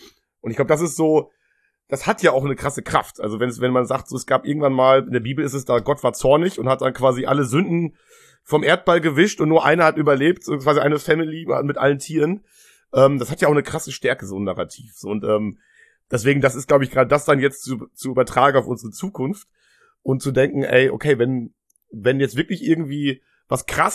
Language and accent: German; Germany; Max und ich, wir sind beide in Deutschland aufgewachsen.